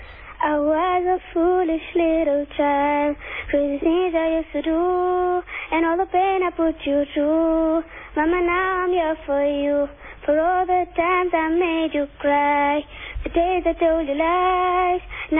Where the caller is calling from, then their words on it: Barberton, Mpumalanga, South Africa; From Barberton.